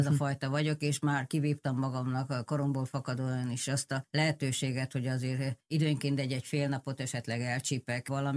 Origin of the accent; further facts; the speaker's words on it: Szeged, Csongrád-Csanád, Hungary; mert én szegedi vagyok, tehát ott nálunk az természetes volt, hogy mindenki úszik a Tiszába, időnként át is úsztuk a Tiszát